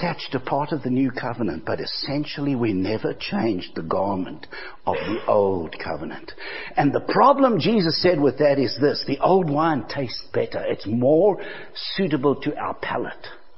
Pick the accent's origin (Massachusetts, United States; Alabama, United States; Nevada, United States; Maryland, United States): Alabama, United States; Abbeville; When I was a kid and we grew up in Abbeville, Alabama